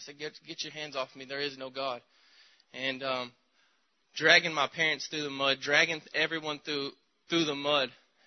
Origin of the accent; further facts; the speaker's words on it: the South, United States; But so I, you know, I'm from the South. I grew up in a, you know, Southern Pentecostal background.